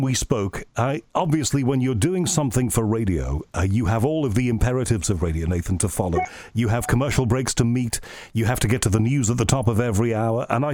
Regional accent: Liverpool, North West England, United Kingdom; I grew up in Liverpool, and there's no reason why you should know anything about Liverpool in the UK, but it's a city where the two major faiths are the Roman Catholic faith and the Protestants on the other side.

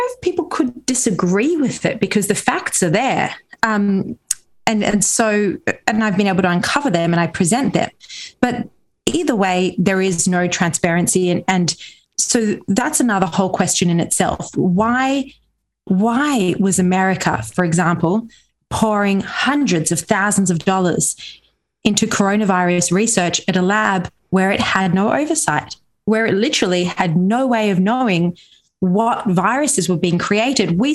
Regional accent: Australia; I'm Australian

